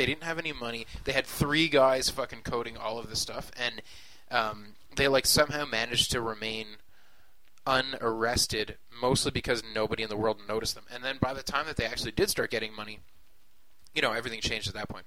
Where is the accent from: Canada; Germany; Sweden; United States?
Canada; We're Canadian